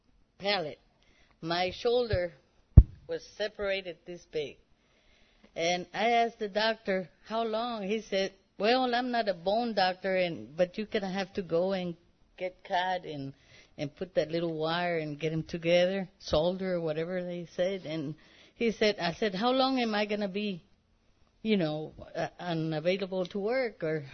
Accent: Fort Worth, Texas, United States; Fort Worth.

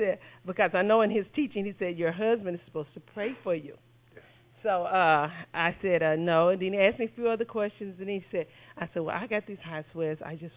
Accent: Kansas City, Missouri, United States; I'm from Kansas City, Missouri.

